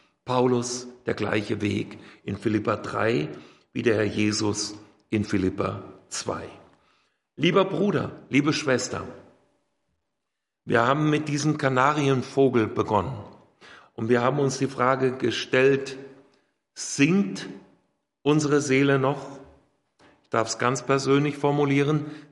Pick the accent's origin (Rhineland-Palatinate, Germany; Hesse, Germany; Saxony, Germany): Hesse, Germany; in meine nordhessische Heimat südlich von Kassel, wo ich aufgewachsen bin.